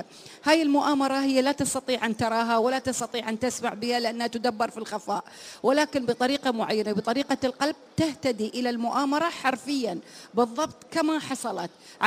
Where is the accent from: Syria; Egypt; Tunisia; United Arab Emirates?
United Arab Emirates; لكن نحن عندنا في الإمارات